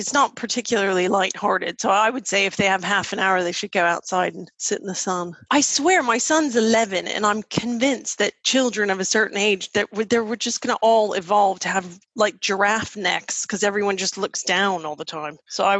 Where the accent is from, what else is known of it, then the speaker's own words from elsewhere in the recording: Miami, Florida, United States; also born or lived in New York; Obviously, I'm from Miami.